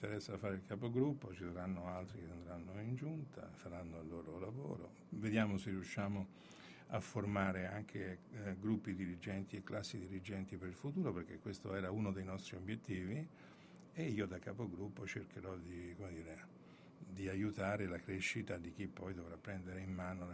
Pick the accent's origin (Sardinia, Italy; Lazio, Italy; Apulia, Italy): Lazio, Italy; Rome; born there; Io per questo sono nato a Roma nel 52, pur avendo tutti i parenti di Piancastagnaio.